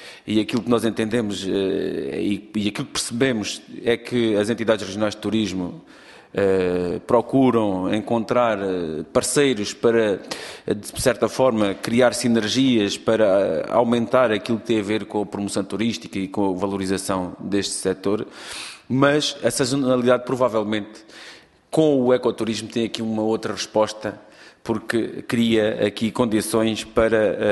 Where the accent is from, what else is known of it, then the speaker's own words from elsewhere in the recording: Alentejo, Portugal; talvez nota-se, eu digo vê-se na minha voz, não se nota, vê-se logo que sou alentejano